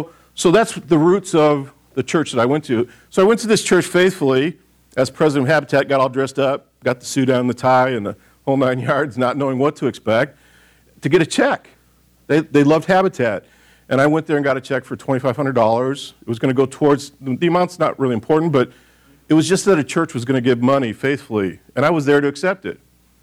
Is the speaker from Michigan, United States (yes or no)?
yes; Michigan, United States; born there; also born or lived in Texas / California; I was born in Michigan. Went to school in Texas, went to the military out in California.